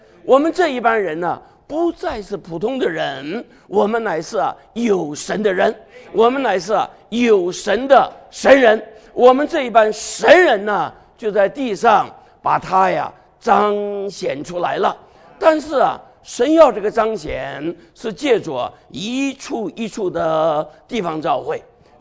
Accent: China; 我是中国人，因为我是个中国人嘛

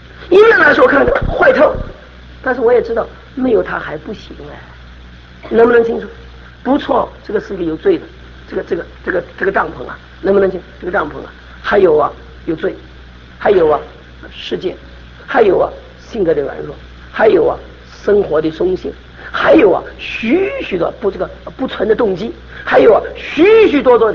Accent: China; 我也是个中国人，我知道我们中国人难处。

